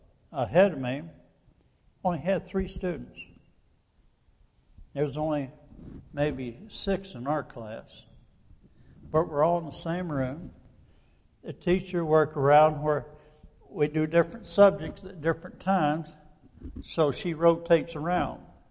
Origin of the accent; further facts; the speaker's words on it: Oklahoma, United States; I was raised mostly in Oklahoma. I lived out in the country. Did 4-H club as a child, up through junior high school.